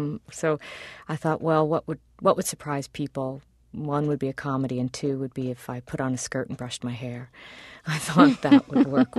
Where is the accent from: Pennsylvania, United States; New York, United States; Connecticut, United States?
New York, United States; Flushing; born or raised there